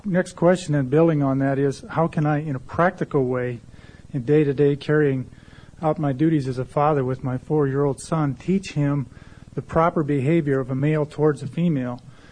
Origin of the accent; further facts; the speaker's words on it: Orange City, Iowa, United States; I'm from Orange City, Iowa.